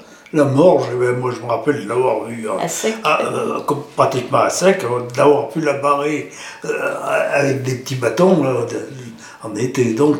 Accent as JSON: {"language": "French", "town": "Moulins", "region": "Auvergne-Rhône-Alpes", "country": "France", "tie": "born or raised there", "said": "Je suis né dans Moulins, j'ai vécu jusqu'à 34 ans là-bas. Alors, quand on s'est marié, on a vécu dans l'IHM pendant 5 ans et on a fait construire, c'était le jardin du Moulin, donc on a resté sur place."}